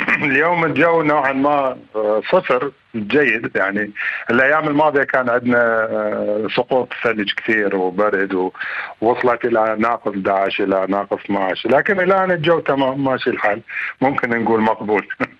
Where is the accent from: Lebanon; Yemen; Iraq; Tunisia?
Iraq; Baghdad, Baghdad Governorate; أنا أصولي وأجدادي هم من الريف. نعم. في جنوب العراق، لكن أنا عشت في بغداد وترعرعت في بغداد ودرست في بغداد ولعبت كرة القدم في بغداد وكتبت الشعر في بغداد، وكل حياتي هي بغداد.